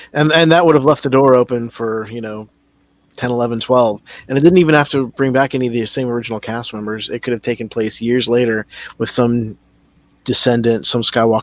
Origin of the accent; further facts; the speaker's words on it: Anaheim, California, United States; a place called Camelot near where I grew up in Anaheim